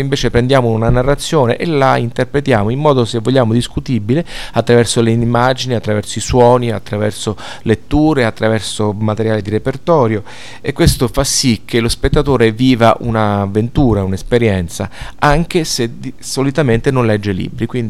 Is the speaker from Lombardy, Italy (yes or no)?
no; Rome, Lazio, Italy; accent: Roman; Io mi sento romano, parlo con un accento romano, allo stesso tempo però ho vissuto in un milieu cosmopolita, internazionale